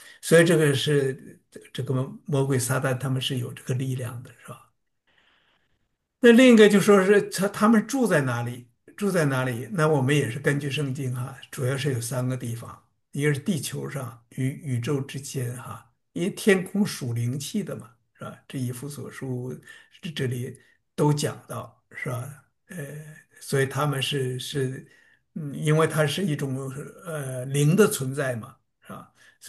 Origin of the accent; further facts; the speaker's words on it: China; 这个我中国人还都相信邪不压正呢